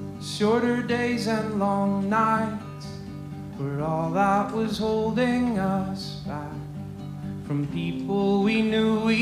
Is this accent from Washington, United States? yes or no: yes; Seattle, Washington, United States; We are from Seattle, Washington, and we just drove 3,000 miles in 4 days.